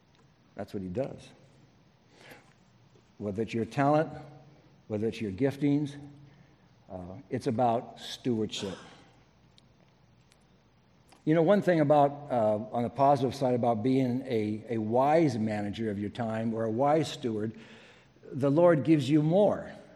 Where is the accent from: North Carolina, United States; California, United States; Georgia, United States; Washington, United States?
Washington, United States; Sumner; I can remember growing up in Sumner, down by Puyallup and Tacoma, that in grade school, we could smell Tacoma.